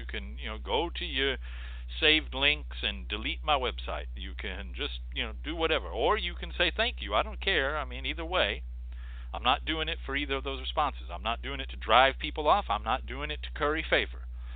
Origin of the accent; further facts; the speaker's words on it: the South, United States; I am from the South. You can argue about that.